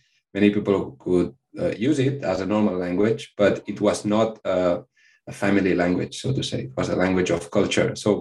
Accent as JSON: {"language": "English", "country": "Spain", "said": "I'm from Spain"}